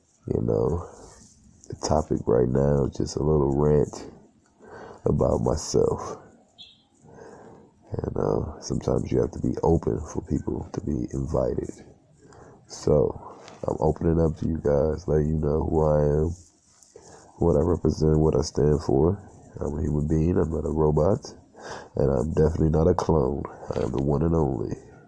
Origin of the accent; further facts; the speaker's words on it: Cleveland, Ohio, United States; born there; now in Columbus, United States; I was born in Ohio, Cleveland. I currently stay in Columbus, Ohio.